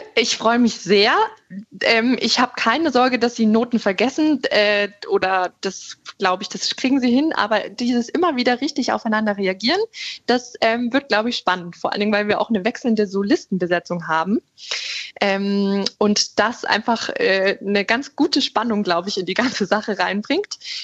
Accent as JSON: {"language": "German", "town": "Munich", "region": "Bavaria", "country": "Germany", "said": "ich bin Münchnerin"}